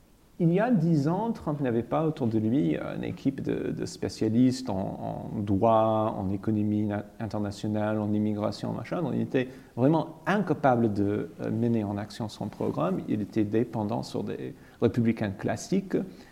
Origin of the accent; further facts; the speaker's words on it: United States; French is a second language; Moi je suis un petit Américain des provinces.